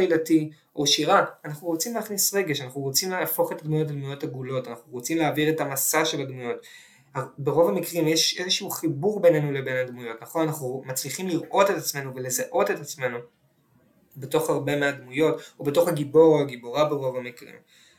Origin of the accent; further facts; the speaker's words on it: Tel Aviv, Tel Aviv District, Israel; אני גדלתי בתל אביב לפני 25 שנה